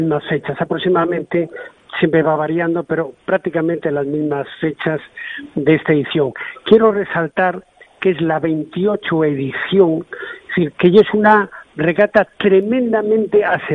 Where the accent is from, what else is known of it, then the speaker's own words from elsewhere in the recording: Galicia, Spain; Como gallego, no sé, quizá puede ser, depende.